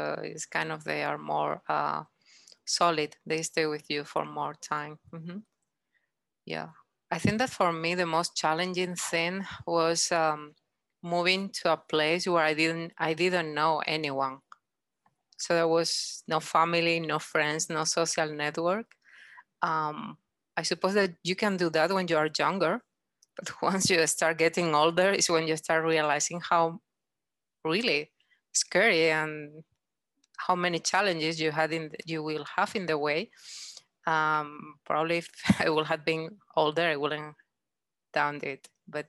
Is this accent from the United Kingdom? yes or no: no; Spain; English is a second language; now in United States; I will say I'm from Spain, so has been a long travel coming to northern Minnesota.